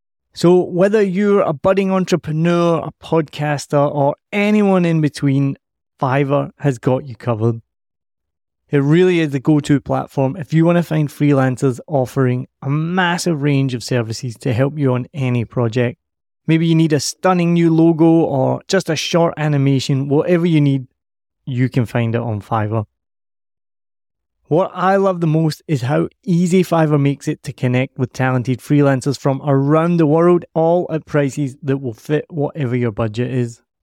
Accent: Scotland, United Kingdom; we are both Scottish and we can't add subtitles on the podcast

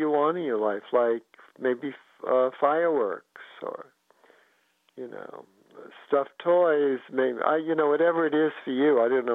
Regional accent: New York City, New York, United States; When I lived in New York City, I grew up in the Bronx, which is one of the boroughs, fifth floor walk up

